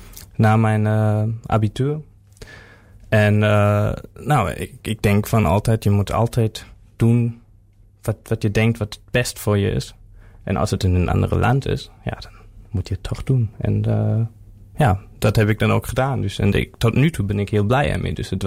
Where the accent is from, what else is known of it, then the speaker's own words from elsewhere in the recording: Germany; moved away as an adult; now in Groningen, Netherlands; oorspronkelijk kom ik uit Duitsland en ik ben naar Groningen naartoe gekomen 4 jaar geleden om hier te studeren.